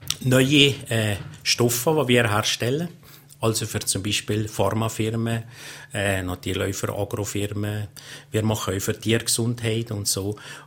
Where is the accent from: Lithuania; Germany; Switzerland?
Switzerland; Valais; ich als Walliser, wo man gewohnt ist mit den Bergen, habe wirklich ein Problem gehabt, mich zu orientieren.